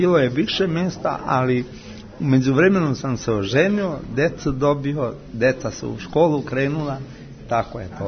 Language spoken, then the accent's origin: Serbian; Zubin Potok, Mitrovica District, Kosovo; rodom Zubinog potoka kod, na Kosovu, na tom severnom delu.